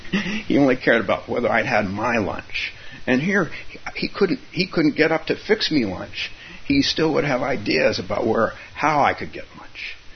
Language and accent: English; California, United States; So the town I grew up in California, was a town where the Hewlett family lived.